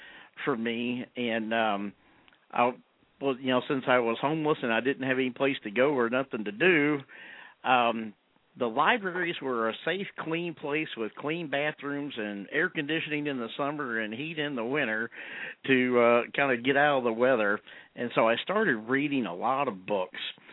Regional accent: Cypress, Texas, United States; Well, I'm originally from Cypress, Texas, and both sides of my family, my mom's side of the family and my dad's side of the family, were all farmers and ranchers and a lot of folks involved in rodeo.

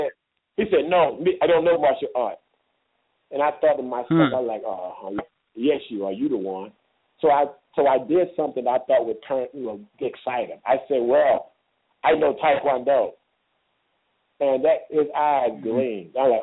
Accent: Missouri, United States; So I said, no, I'm from the Show Me State.

